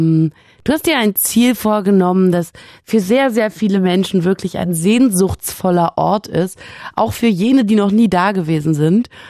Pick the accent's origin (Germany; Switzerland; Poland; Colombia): Germany; Berlin; ich komme ja aus Berlin